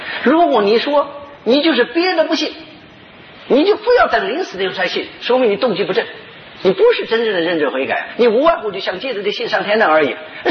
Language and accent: Chinese; China; 我们中国人说人生，我们比较积极啊